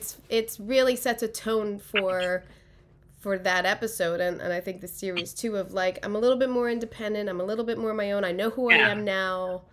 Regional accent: Philadelphia, Pennsylvania, United States; I love that show. I'm from Philly. It was the best.

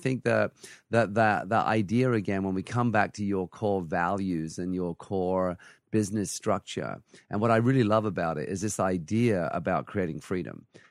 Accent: England, United Kingdom; now in Canada; my wife's Swedish and I'm from England. We live in Canada

